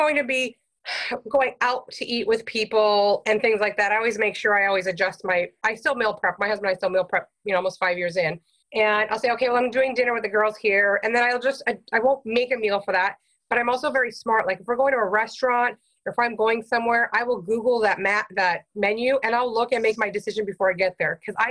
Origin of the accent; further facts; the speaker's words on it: Cambridge, Ontario, Canada; now in San Antonio, United States; Well, I'm Canadian. So I'm actually from Cambridge, Ontario, and I moved to San Antonio, Texas 11 years ago.